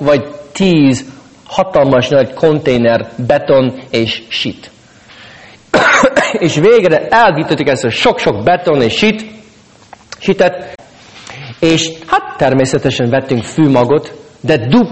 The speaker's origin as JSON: {"language": "Hungarian", "town": "St. Louis", "region": "Missouri", "country": "United States", "tie": "born or raised there", "also_born_or_lived": "Budapest", "lives_now": "Hungary", "said": "És Szent Louisban, ahol nőttem fel, abban a városban mindenkinek van saját kertes ház, saját kert, és én úgy nőttem fel, mint kisgyerek, játszottunk a kertben, és mi 7 évig Budapesten laktunk, a belvárosban"}